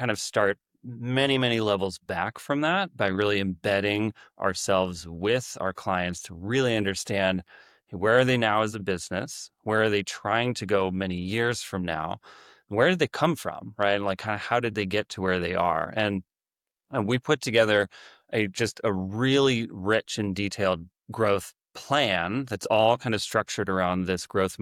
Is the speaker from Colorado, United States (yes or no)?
no; Pennsylvania, United States; now in California, United States; I grew up in Pennsylvania. I live in California now, but I try to bring a little piece of home.